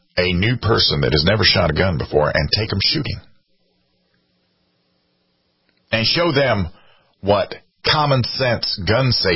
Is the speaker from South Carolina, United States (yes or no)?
yes; South Carolina, United States; Like in my home state, right, if there's going to be a demonstration or a protest or an event at the State House of South Carolina